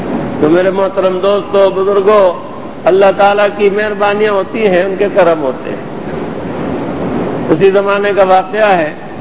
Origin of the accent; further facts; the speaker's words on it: Pakistan; میں نے بتایا میں پاکستان کا ہوں۔